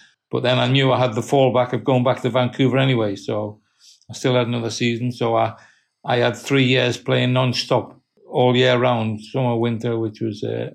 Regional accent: Newcastle, North East England, United Kingdom; I said, I'm from Newcastle in England.

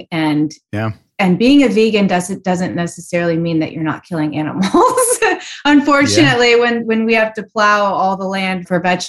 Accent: Chicago, Illinois, United States; It was very unusual growing up in Chicago in the 80s.

